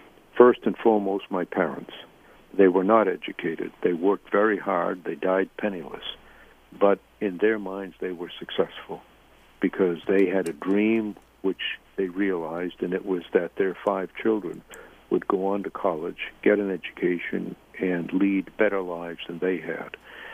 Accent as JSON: {"language": "English", "country": "United States", "tie": "born there", "said": "I'm very lucky that they both ended up in America, and I was born in America, and every day I thank my lucky stars for it."}